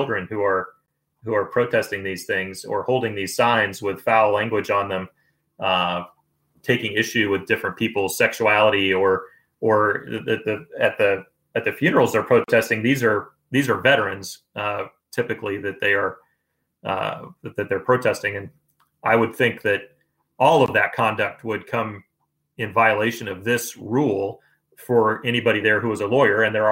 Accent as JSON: {"language": "English", "region": "Kansas", "country": "United States", "said": "maybe this is because I'm from Kansas and I am a Kansas lawyer"}